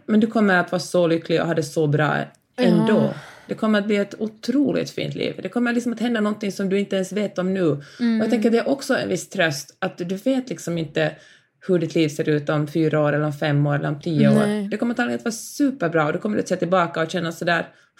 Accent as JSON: {"language": "Swedish", "town": "Helsinki", "region": "Uusimaa", "country": "Finland", "tie": "born or raised there", "said": "Och jag är heller inte en del av det finländska, jag är uppvuxen i Helsingfors, eller det svenska systemet"}